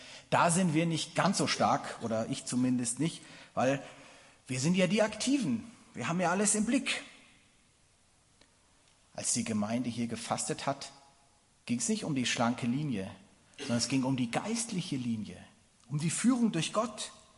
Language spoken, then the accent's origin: German; Germany; Ich glaube, wir sind noch nicht bereit. Wir sind ja Deutsche.